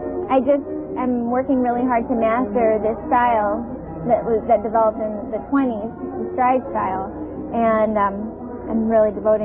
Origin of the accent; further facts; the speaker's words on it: St. Louis, Missouri, United States; I'm from St. Louis, so she thought that was natural to do that.